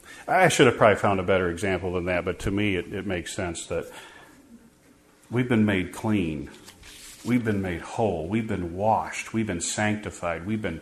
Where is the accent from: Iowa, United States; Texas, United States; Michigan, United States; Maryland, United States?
Iowa, United States; I'm from Iowa, so Illinois people, you know what I'm talking about.